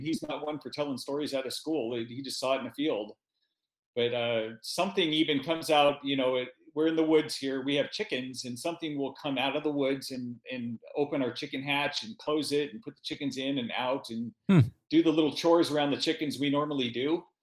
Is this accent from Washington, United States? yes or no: yes; Washington, United States; moved away as an adult; also born or lived in Alaska; now in Kentucky, United States; I grew up in Eastern Washington, the same side. And then on the other half of my life, I spent in Alaska. So we've only been in Kentucky about a year.